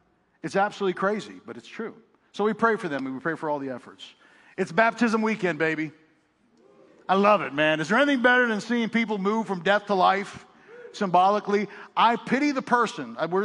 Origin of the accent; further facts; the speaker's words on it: Pittsburgh, Pennsylvania, United States; As you know, I'm from Pittsburgh, so anytime I get a chance to go back to Pittsburgh, one of the things that we do as a family is we hit all the food stops.